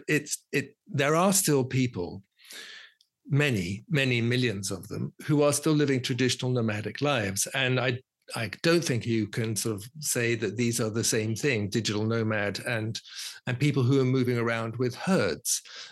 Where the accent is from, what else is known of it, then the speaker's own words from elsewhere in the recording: London, United Kingdom; I said, I was born in London. I'm a Londoner."